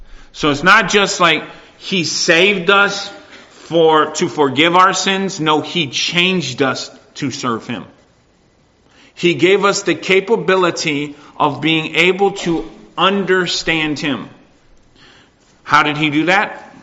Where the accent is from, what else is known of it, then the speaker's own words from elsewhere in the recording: Canada; I don't fret and I don't fear about us losing rights and privileges as Canadian citizens